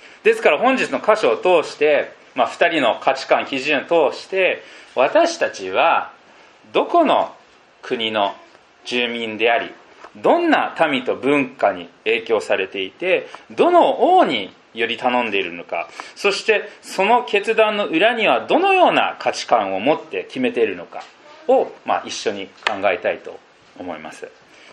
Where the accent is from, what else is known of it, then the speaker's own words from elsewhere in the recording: Philippines; 私はフィリピン人なんですけれども、外国に住むことができた、フィリピン人の家庭で育った私が